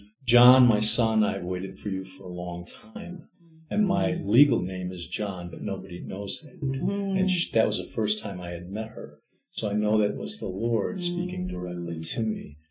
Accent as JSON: {"language": "English", "town": "Chicago", "region": "Illinois", "country": "United States", "moved": "as an adult", "lives_now": "Rock Island, United States", "said": "I'm from Chicagoland area, and when I finished college, I moved to Rock Island for a job"}